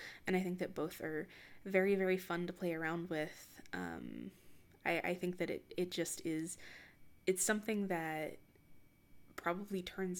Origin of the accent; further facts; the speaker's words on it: the South, United States; I grew up in the South, still live in the South, so it's around a lot and I'm just tired of it.